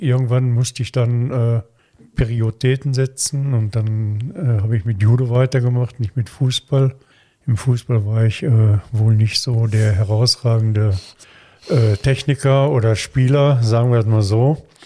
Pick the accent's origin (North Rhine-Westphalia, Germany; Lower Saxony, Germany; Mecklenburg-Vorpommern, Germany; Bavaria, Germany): North Rhine-Westphalia, Germany; Duisburg; bin in Walsum groß geworden, habe auch 40 Jahre lang in Walsum gelebt oder fast 40 Jahre.